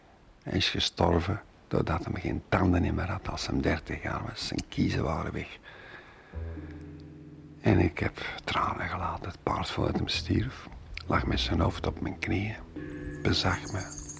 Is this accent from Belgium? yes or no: yes; Antwerp, Flanders, Belgium; ik ben Vlaming, maar een Antwerpenaar is zo'n beetje verwaterd en gecosmopolitiseerd, of hoe zeggen ze dat.